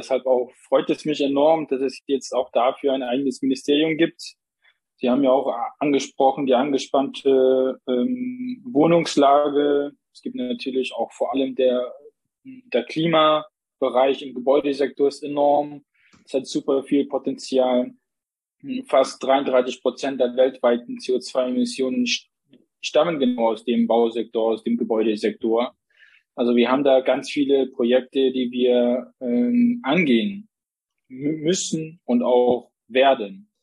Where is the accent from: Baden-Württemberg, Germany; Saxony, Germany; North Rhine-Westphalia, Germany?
Saxony, Germany; Plauen; now in Dresden, Germany; Ich komme aber aus Plauen, also einem Kleinstadt in Sachsen, wo ich natürlich auch den ländlichen Raum da kenne.